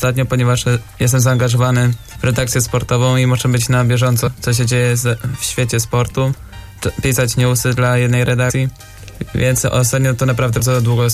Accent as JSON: {"language": "Polish", "town": "Gdańsk", "region": "Pomeranian Voivodeship", "country": "Poland", "said": "tego klubu piłkarskiego z Gdańska, skąd pochodzę."}